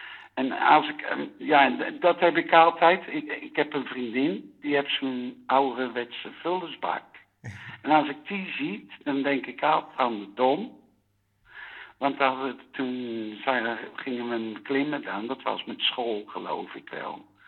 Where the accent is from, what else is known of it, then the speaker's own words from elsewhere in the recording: Utrecht, Netherlands; accent: Utrecht; Ja, ja. Ik ben echt een Utrechtse. Ja. Hoor je wel aan mijn accent